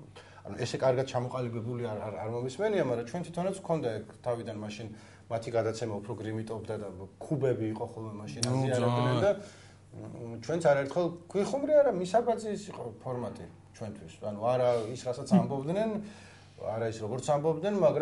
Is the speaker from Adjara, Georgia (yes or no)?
no; Baghdati, Imereti, Georgia